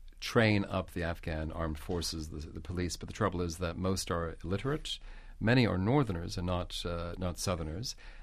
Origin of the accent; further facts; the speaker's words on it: New York, United States; now in Geneva, Switzerland; I'm based in Geneva. I'm originally actually from New York, but I was one of these mongrels, you know, living in different parts of the world. No, I'm based in Geneva